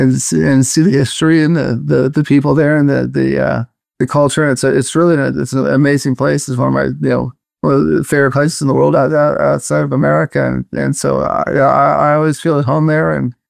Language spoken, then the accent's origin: English; United States; I'm an American and Christian